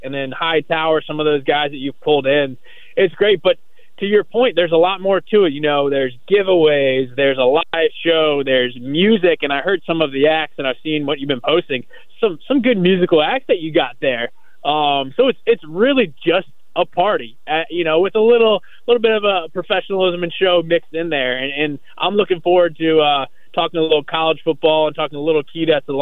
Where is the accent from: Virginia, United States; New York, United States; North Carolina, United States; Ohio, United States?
Virginia, United States; Richmond; You know, and also, you know, growing up outside of Richmond, you know, Washington was not my team, but I did pull for them.